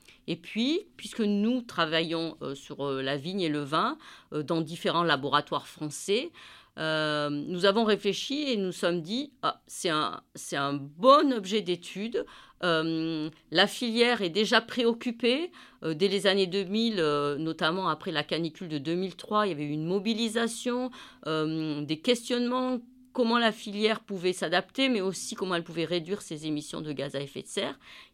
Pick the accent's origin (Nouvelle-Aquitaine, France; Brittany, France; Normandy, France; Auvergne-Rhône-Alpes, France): Auvergne-Rhône-Alpes, France; d'origine agricole, du milieu agricole. Mes parents étaient agriculteurs, mais pas viticulteurs. Je viens de la Drôme, hein, donc je ne suis pas originaire de la région bordelaise.